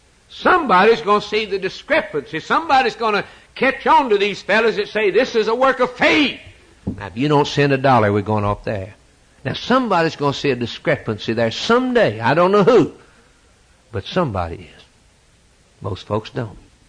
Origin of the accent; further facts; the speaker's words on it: Birmingham, Alabama, United States; Billy Graham went to Birmingham, my hometown.